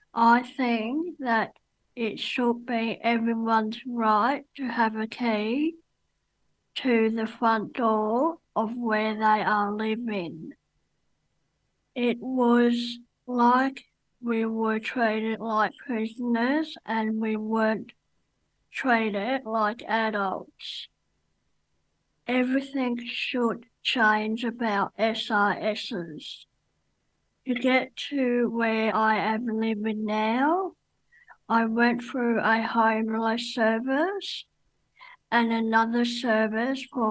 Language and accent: English; South Africa; now in Australia; and I am a South African